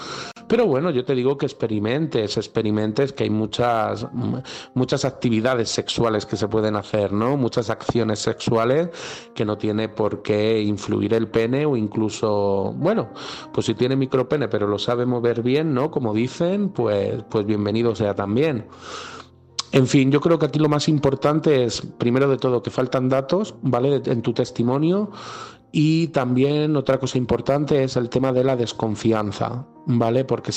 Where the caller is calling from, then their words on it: Madrid, Community of Madrid, Spain; de Madrid y mi mensaje es